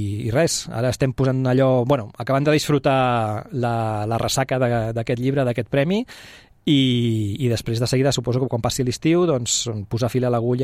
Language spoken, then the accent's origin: Catalan; Sabadell, Catalonia, Spain; moved away as an adult; now in Vilanova i la Geltrú, Spain; nascut i vaig veure fins als 25 anys, quan em vaig casar i me'n vaig anar a Vilanova i la Geltrú. Però jo sempre dic que sóc de Sabadell. A mi quan em pregunten, jo sóc de Sabadell i d'aquí no m'hi treuen.